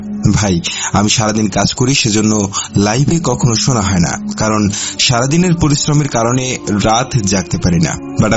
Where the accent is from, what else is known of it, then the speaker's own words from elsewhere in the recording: Chandina, Chittagong Division, Bangladesh; আমার বাসা কুমিল্লা জেলার চান্দিনা থানার তীরচর নামক একটি গ্রামে অবস্থিত। আমার বাড়ি ও আমার কর্মস্থান পাশাপাশি 5 মিনিটের রাস্তা। তাই আগে বলে রাখি, আমার বাসা ও কর্মস্থান ঢাকা টু চট্টগ্রাম হাইওয়ে রাস্তার পাশে অবস্থিত।